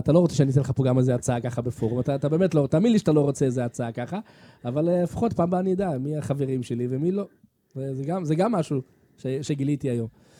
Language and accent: Hebrew; Yokneam, Northern District, Israel; אני גדלתי בבית שמה שהוא עשה לטובת האתיופים ביוקנעם